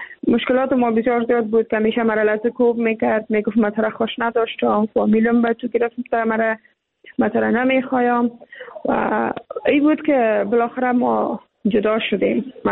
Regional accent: Afghanistan; چون ما هم افغان هستیم

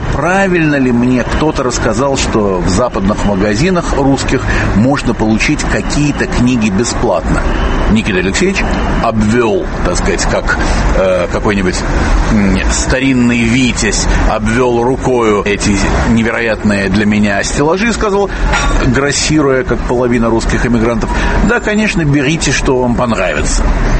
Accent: Prague, Czechia; я из Праги.

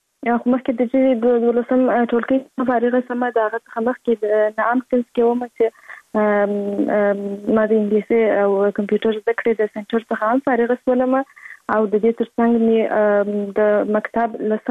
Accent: Kandahar, Afghanistan; born there

